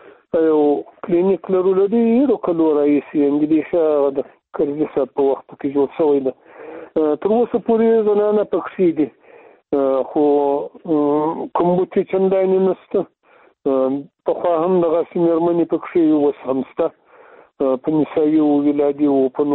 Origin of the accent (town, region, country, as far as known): Afghanistan